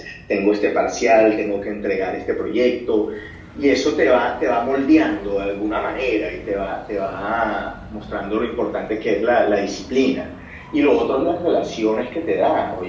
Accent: Colombia; somos los primeros colombianos en ser aceptados al Salón del Móvil en Milán.

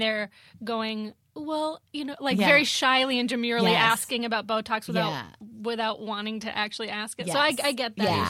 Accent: Florida, United States; In Florida.

